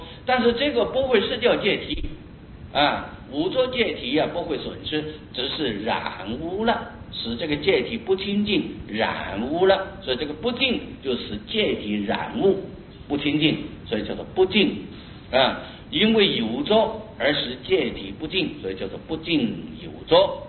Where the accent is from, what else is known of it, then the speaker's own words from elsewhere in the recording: China; 因为我们中国人呢，对这个做恶法啊